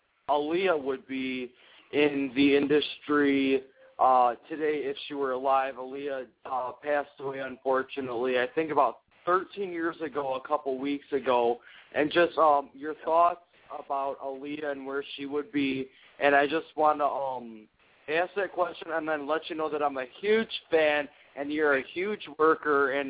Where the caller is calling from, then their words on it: Chicago, Illinois, United States; I'm calling from the Chicagoland area.